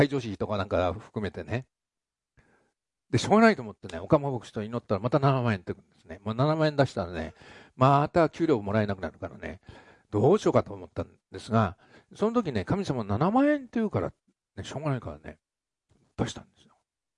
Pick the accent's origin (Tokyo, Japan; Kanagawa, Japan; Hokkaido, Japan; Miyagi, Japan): Tokyo, Japan; 私ね、そういうの慣れてない。東京出身だから。